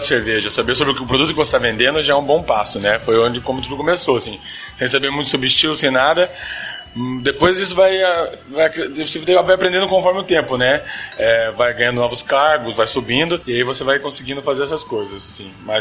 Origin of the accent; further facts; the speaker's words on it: Minas Gerais, Brazil; tenho 24 anos, sou mineiro de cerveja. Tô em Maringá há 2 meses